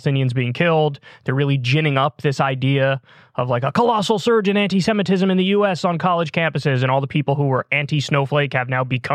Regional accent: New York, United States; I'll start with my home state, New York.

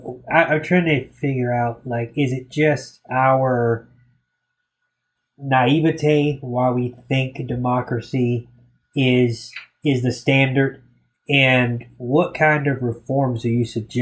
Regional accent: Florida, United States; I'm currently in the Commonwealth of Virginia, but I'm from Florida.

